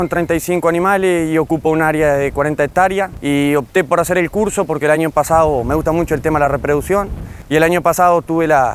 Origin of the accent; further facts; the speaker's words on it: Sarandí del Yí, Durazno, Uruguay; soy de Sarandí del Yí acá, nacido y criado acá en Sarandí.